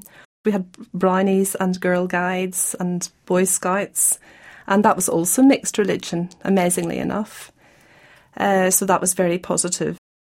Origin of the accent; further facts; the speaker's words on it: Belfast, Northern Ireland, United Kingdom; I come from Belfast, the capital city.